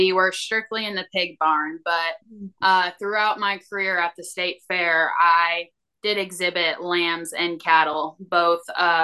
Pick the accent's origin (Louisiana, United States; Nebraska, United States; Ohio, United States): Nebraska, United States; York; I am currently 20 years old. I'm originally from York, Nebraska, but I am currently a student at Oklahoma State.